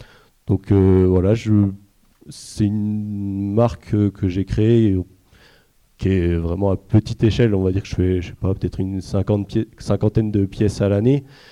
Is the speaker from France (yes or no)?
yes; Bourgogne-Franche-Comté, France; moi je viens du Jura